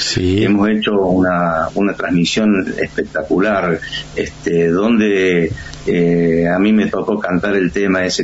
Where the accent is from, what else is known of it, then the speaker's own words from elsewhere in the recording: Argentina; yo soy argentino y esta es mi música.